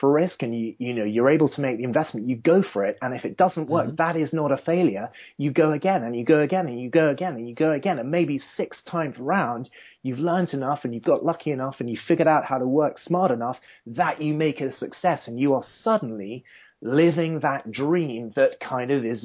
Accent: United Kingdom; moved away as an adult; now in United States; as a Brit coming out to the States and just kind of being marinated in your can-do culture, you know, my culture back in the UK is kind of a little bit blue-blooded.

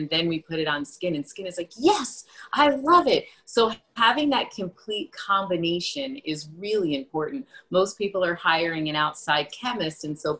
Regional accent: New York, United States; moved away; also born or lived in Los Angeles; So I'm originally from New York, moved to Los Angeles, the worst networker, but I ended up having a very large celebrity clientele.

